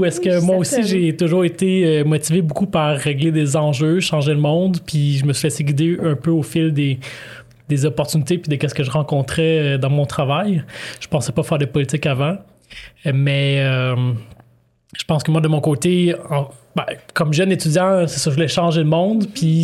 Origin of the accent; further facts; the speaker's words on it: Laval, Quebec, Canada; qu'est-ce qui se passe chez moi au Canada, au Québec, à Laval